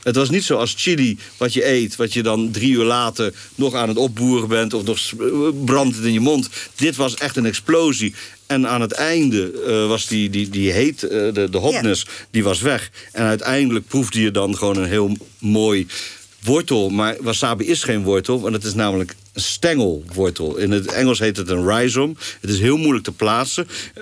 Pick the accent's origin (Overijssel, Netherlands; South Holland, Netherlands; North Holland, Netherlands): North Holland, Netherlands; Amsterdam; born there; Ik ben gewoon een Hollandse jongen, geboren in Amsterdam.